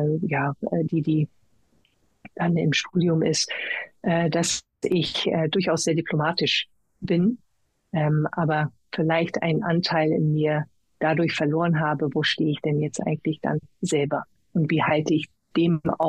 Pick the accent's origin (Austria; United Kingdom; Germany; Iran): United Kingdom; England; Ich erzählte, ich bin ja in England aufgewachsen. Ich habe die ganze englische Schule gemacht.